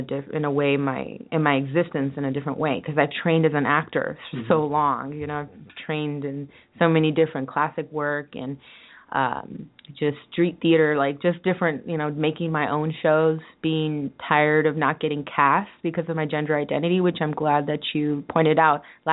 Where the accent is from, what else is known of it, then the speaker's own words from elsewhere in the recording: Huntington Park, California, United States; also born or lived in Buenos Aires, Argentina / Asunción, Paraguay; I grew up in Huntington Park, and also in Buenos Aires and Asunción.